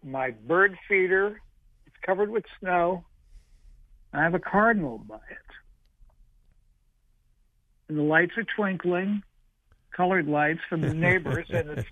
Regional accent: New York City, New York, United States; I mean, I grew up in New York City, and we always liked it when the snow came

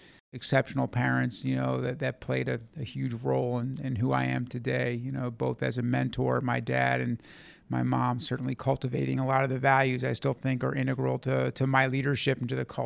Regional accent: Baltimore, Maryland, United States; moved away as an adult; They were both from Philadelphia originally. I was raised in Baltimore, stayed there until I went to university, in New Jersey to Princeton

